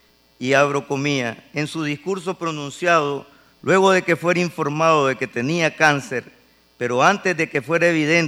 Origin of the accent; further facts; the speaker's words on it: Nicaragua; Bueno, aquí dice por ti, pues, pero yo soy de Nicaragua.